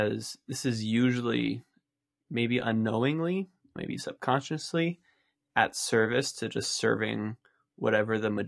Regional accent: Phoenix, Arizona, United States; Yeah, I grew up in Arizona, but I grew up, which is also in comparison to other places in the U.S., growing up in Phoenix

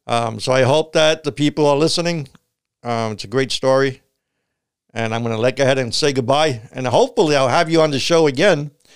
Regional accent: New York City, New York, United States; And I am originally from New York and the Bronx.

